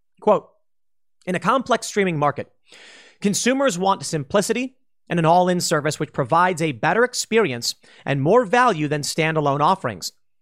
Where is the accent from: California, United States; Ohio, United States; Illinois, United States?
Illinois, United States; Chicago; And it's probably because I grew up in Chicago in a typically, you know, liberal area, but we're sick of the Democrats, we're sick of the media lies, and we're millennials.